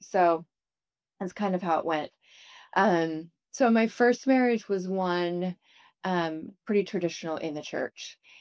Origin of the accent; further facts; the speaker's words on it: Western United States, United States; also born or lived in Montana / Wyoming / Oregon / Utah; I was born in Montana. I'm the youngest of 4 daughters. I was adopted, and I grew up kind of around the western states, so Montana, Wyoming, Oregon, and then eventually ended up in Utah. We moved around quite a bit.